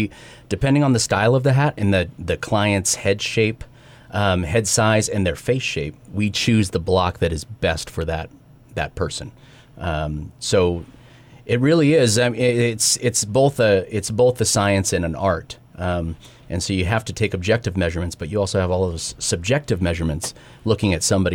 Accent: Billings, Montana, United States; also born or lived in San Antonio, Texas; And although I was born and raised in Billings, I fell in love with the hat when I lived in Texas.

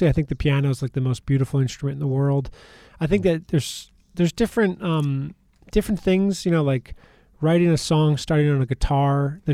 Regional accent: Ramsey, New Jersey, United States; now in Denver, United States; I was born and raised in Ramsey, New Jersey. I think I lived there for about 24 years, and then about a decade in Denver, Colorado.

